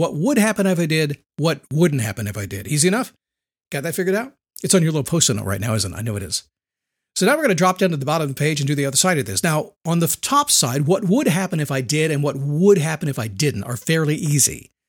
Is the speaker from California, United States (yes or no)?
no; Manassas, Virginia, United States; I grew up in a little town. I grew up in Manassas, Virginia. It's not so little anymore. It was little back in the late 60s when my parents moved there. But I couldn't wait to get out. I was gone by I was 18.